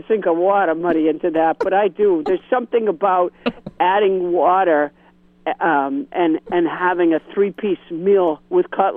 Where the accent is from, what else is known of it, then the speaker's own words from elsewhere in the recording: Sudbury, Massachusetts, United States; I'm from Sudbury, Massachusetts, which is a small, you know, I would say colonial town